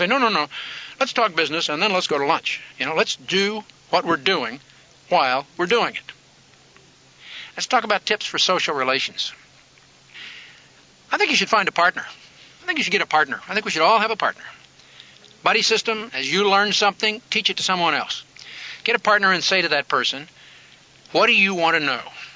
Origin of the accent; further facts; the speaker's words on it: Independence, Missouri, United States; Now, I come from Independence, Missouri. And I don't know how to change that.